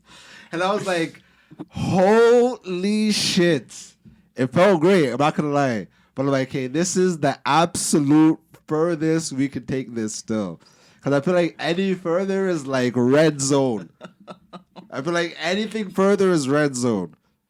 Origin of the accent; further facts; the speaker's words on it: Jamaica; I'm from Jamaica, yeah?